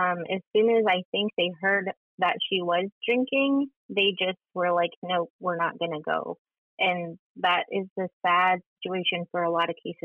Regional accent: Shungnak, Alaska, United States; now in Wasilla, United States; I am from Shugnak, Alaska. My family still lives there, but I live in Wasilla with my three-year-old son.

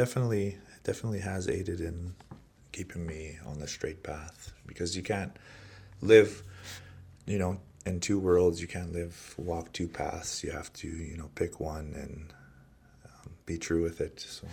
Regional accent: Saddle Lake, Alberta, Canada; now in Edmonton, Canada; I come from Saddle Lake, Alberta. I currently live in Edmonton, Alberta.

